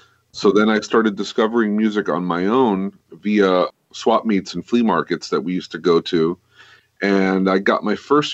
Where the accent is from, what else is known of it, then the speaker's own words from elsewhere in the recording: Miami, Florida, United States; Well, I'm from Miami, Florida, and I've been playing guitar since an early age.